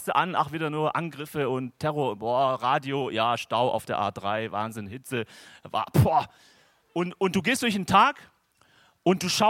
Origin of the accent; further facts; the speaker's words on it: Germany; Ja, ich bin Deutscher, man lacht nicht.